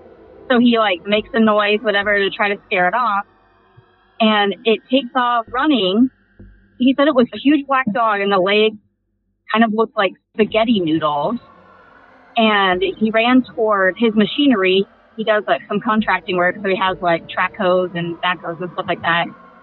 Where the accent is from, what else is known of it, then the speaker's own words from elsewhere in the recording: Ohio, United States; now in Cleveland, United States; I currently live in the Cleveland, Ohio area, but I am from Southern Ohio.